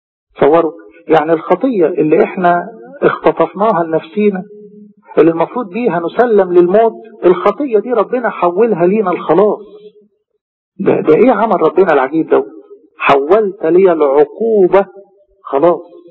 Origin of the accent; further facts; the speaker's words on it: Egypt; احنا مصريين